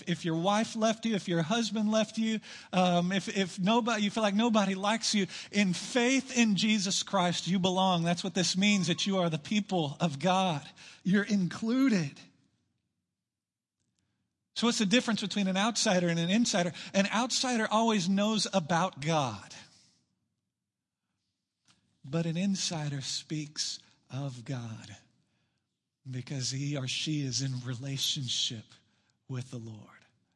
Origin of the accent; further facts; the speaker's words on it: Austin, Texas, United States; also born or lived in Burnet; freshman year in high school, I moved from North Austin, Westwood High School, to Burnett, Texas.